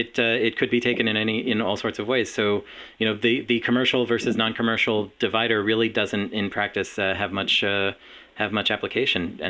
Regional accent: Long Island, New York, United States; Well, I'm from Long Island originally

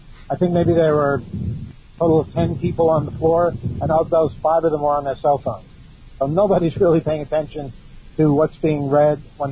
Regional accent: New York, United States; Kyle's from Washington, I'm from New York.

